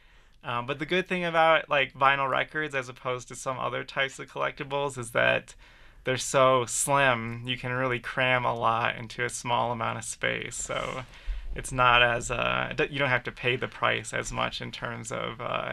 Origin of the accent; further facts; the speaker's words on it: Appleton, Wisconsin, United States; growing up in Appleton, Wisconsin, I was into punk culture.